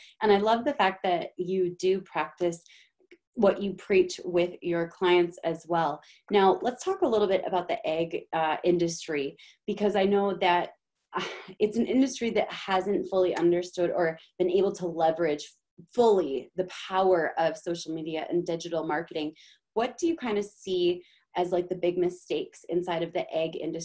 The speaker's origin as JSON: {"language": "English", "region": "Minnesota", "country": "United States", "accent": "Minnesotan", "said": "I'm going to say it in my Minnesotan accent and hopefully people can understand"}